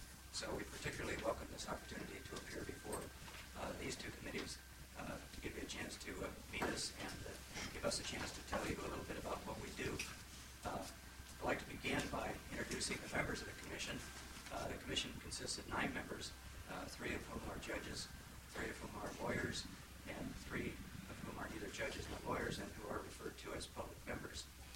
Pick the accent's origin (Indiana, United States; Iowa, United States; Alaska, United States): Alaska, United States; Juneau; I'm the other attorney member, I'm from Juneau.